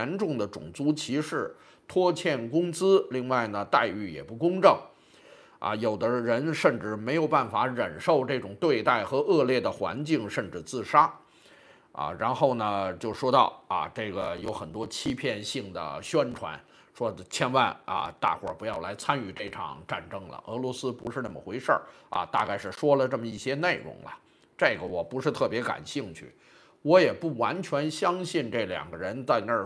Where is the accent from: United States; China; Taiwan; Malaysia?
China; 按照我们中国人这个机灵劲儿啊